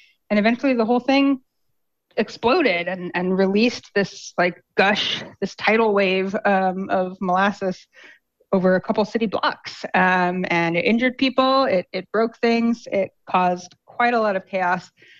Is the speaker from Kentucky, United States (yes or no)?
no; Washington, United States; So I'm from Washington State, which has the dubious distinction of being home to one of the most famous engineering disasters of all time